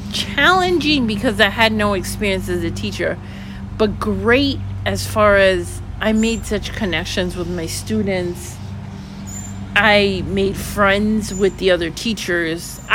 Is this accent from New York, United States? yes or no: yes; New York, United States; I ended up becoming a high school math teacher here, where I live now in Florida. I'm from New York.